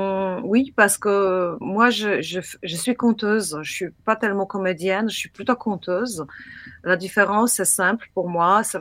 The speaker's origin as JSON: {"language": "French", "country": "Poland", "second_language": "French", "lives_now": "France", "said": "moi-même, je suis polonaise"}